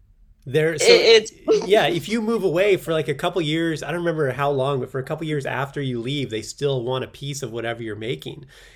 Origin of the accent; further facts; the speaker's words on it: California, United States; born there; my dad's Mexican, he's from Mexico. That's fucking like, I was born in California.